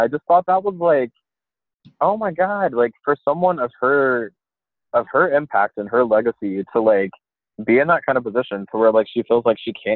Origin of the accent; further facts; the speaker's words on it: North Carolina, United States; I grew up in North Carolina, and I don't even know if I can sound as country as she sounded